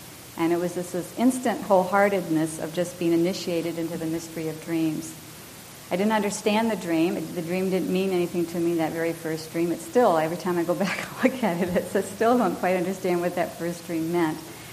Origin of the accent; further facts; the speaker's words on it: Potsdam, New York, United States; I already mentioned that I was born in Potsdam, or spent most of my childhood in Potsdam, New York.